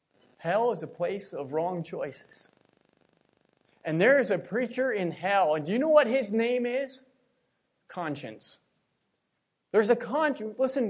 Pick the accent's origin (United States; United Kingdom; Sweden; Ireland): United States; Spring Mills; no, I'm just from Spring Mills